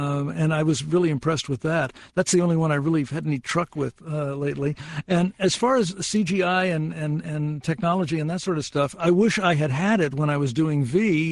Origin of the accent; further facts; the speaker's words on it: Arkansas, United States; born there; I was born in Arkansas, so we're nearby there.